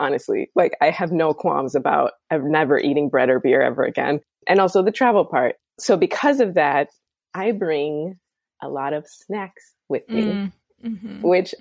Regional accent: Chicago, Illinois, United States; I grew up in Chicago

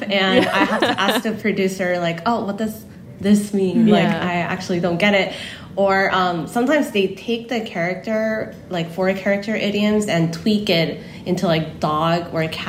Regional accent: California, United States; accent: California; English is a second language; my family immigrated to California mm-hmm. when I was like 10. So growing up in Cali, I kind of like have Cali style of English, I guess. I use a lot of California slangs

